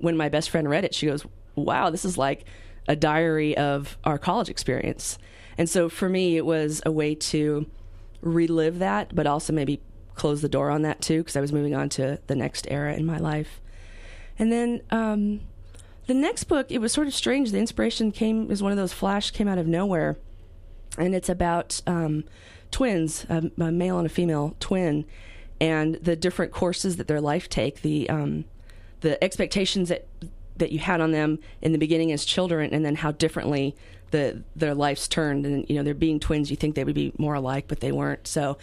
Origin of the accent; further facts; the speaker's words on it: New Mexico, United States; now in California, United States; I moved from New Mexico, and I found that while I loved living here, I was also homesick.